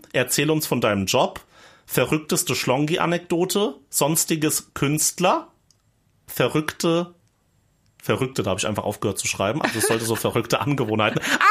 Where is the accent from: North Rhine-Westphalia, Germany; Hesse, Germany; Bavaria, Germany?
Hesse, Germany; Schotten; Nidda ist neben meiner Heimat. Schotten und Nidda ist eins sozusagen.